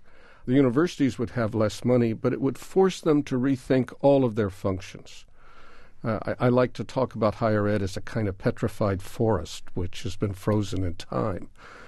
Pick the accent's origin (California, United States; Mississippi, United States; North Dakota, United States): California, United States; Well, you don't know this. I'm actually a Californian.